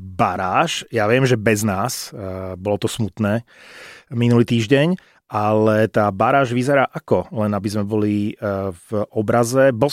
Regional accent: Prešov, Prešov Region, Slovakia; tak ja som z Prešova

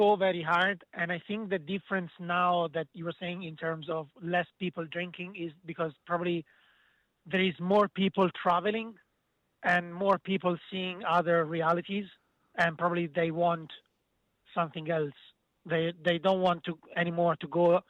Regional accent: Italy; Like, I'm from Italy.

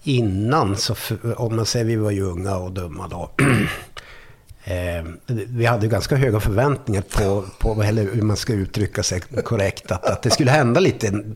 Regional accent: Arvidsjaur, Norrbotten County, Sweden; now in Stockholm, Sweden; Nej, jag kommer ju från Arvidsjaur från början.

